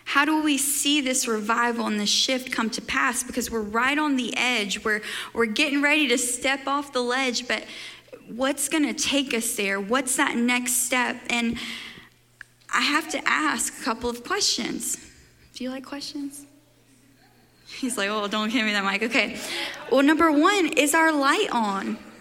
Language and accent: English; Mississippi, United States; I mean, it's bigger than my hometown. I'm from Mississippi. Everything's bigger, you know.